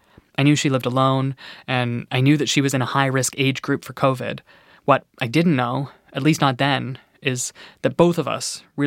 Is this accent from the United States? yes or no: no; Nova Scotia, Canada; Janet supported me after there was a mass shooting in my hometown in April 2020.